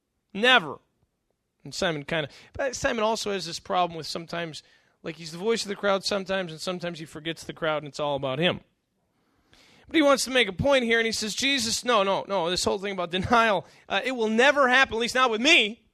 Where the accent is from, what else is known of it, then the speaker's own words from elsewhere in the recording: New York, United States; I grew up in Western New York, and so our parents used to take us up to vacation in Fort Erie, just across the border in Canada.